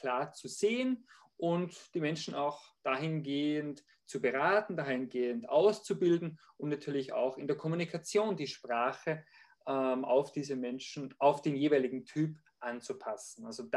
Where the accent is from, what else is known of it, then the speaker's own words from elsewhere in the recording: Salzburg, Austria; Also ich bin Österreicher, komme aus dem schönen Salzburg.